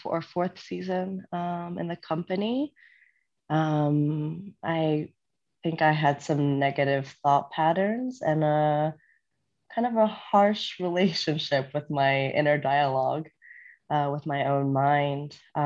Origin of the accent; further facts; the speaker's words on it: United States; now in Gothenburg, Sweden; I am from the States, but currently have a Swedish passport, though I speak no Swedish whatsoever.